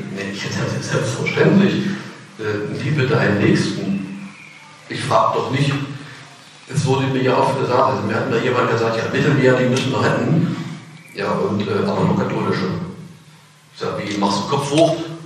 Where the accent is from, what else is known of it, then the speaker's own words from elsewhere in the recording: East Germany, Germany; Ich bin gelernter DDR-Bürger, ich komme aus dem Land, was es nicht mehr gibt.